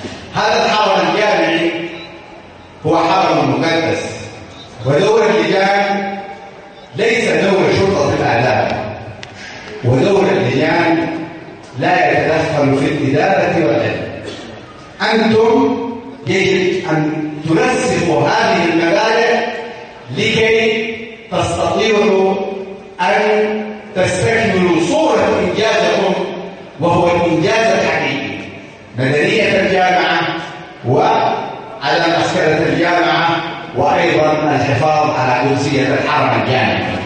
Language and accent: Arabic; Yemen; التغيير الذي نسعى إليه كيمنيين